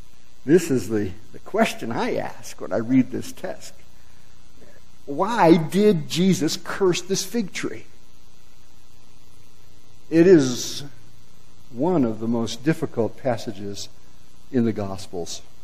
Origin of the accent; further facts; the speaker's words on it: Illinois, United States; also born or lived in Wisconsin; I grew up in Illinois. I spent 10 years in northern Wisconsin.